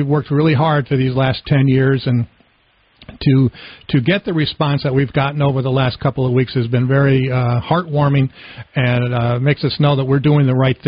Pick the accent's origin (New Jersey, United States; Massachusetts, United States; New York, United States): New Jersey, United States; No, it's a whole different culture. I grew up in New Jersey. I know what you mean.